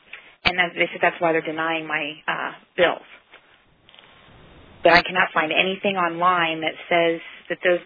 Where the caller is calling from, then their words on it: Ohio, United States; I'm calling from Dr. Clendenin's office in Ohio.